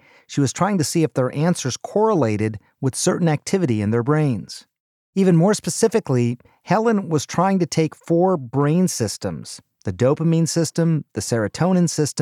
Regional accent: India; I'm Indian. My wife is Scandinavian, Swedish. That was unusual when we got married. There weren't a lot of intermixed marriages among the Indian community.

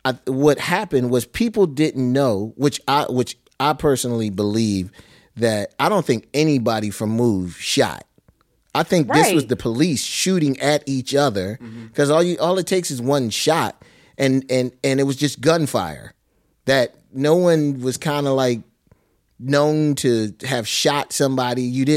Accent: Philadelphia, Pennsylvania, United States; I am. I'm from 57th and Rodman, which is right next to 57th and Cedar, which is between Baltimore Avenue and Market Street

